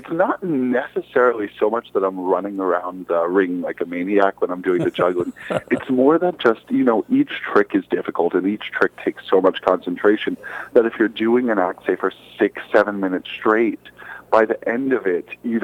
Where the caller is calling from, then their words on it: Montreal, Quebec, Canada; I'm calling in from Montreal in Canada.